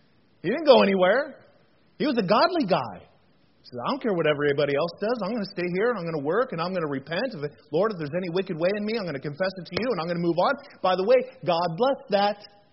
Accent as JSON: {"language": "English", "region": "Arizona", "country": "United States", "tie": "born or raised there", "also_born_or_lived": "Las Vegas", "lives_now": "Michigan, United States", "said": "I'm from Las Vegas. I'm from Arizona. I grew up in Arizona, lived in Las Vegas. I didn't know what grass was."}